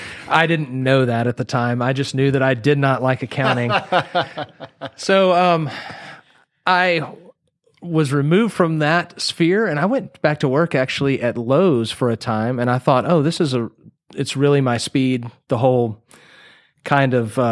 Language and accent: English; Bridge City, Texas, United States; So I grew up in Southeast Texas in a little town called Bridge City. It's between Orange and Port Arthur, Golden Triangle area.